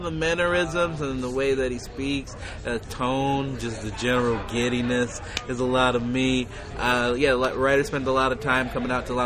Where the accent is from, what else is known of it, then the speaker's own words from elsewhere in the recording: Chicago, Illinois, United States; I'm originally from Chicago.